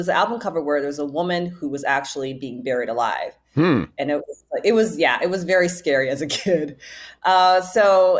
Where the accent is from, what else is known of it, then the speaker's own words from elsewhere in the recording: Shaker Heights, Ohio, United States; I'm born and raised in Cleveland, Ohio, in a suburb, actually, I should say, Shaker Heights.